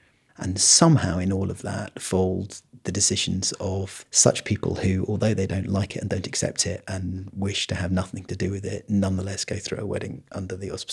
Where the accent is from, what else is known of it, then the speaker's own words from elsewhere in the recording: New London, Connecticut, United States; I grew up in New London. My parents moved into the area when I was one.